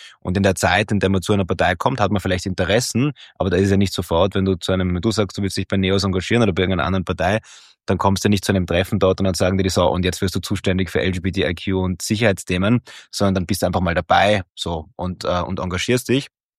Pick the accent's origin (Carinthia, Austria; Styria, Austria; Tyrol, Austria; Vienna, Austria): Tyrol, Austria; Innsbruck; Ich bin Innsbrucker, also in Tirol aufgewachsen.